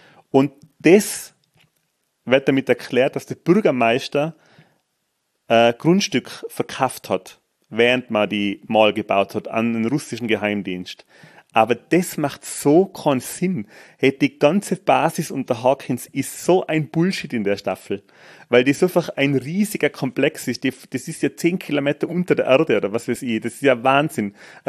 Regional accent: Tyrol, Austria; ich bin ja aus dem Asserfern

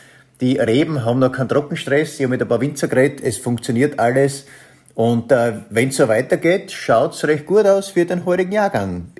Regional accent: Styria, Austria; Und ich bin sowieso Steirer. Und das heißt, wir sind Steirer und haben das zweimal in der Steiermark gemacht.

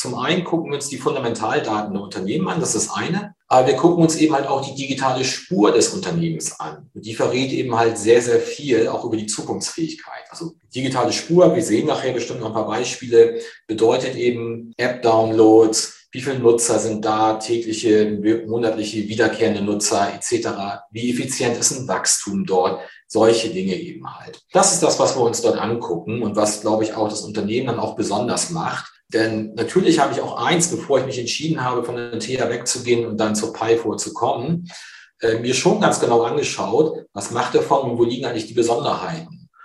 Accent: Lower Saxony, Germany; born there; now in Hamburg, Germany; in meiner alten Heimat, gebürtig komme ich aus der Nähe von Cuxhaven

